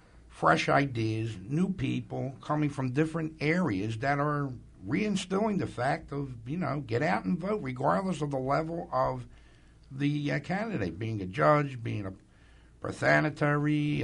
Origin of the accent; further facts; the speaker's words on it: Philadelphia, Pennsylvania, United States; hopefully getting back involved in Philadelphia, because that's where my hometown and heart will always be